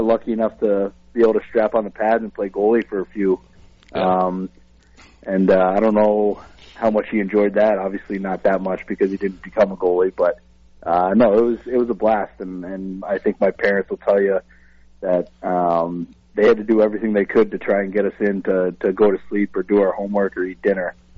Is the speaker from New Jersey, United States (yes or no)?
yes; New Jersey, United States; It was one of those things that growing up in New Jersey, especially when I was a kid, hockey in New Jersey definitely wasn't what it was now.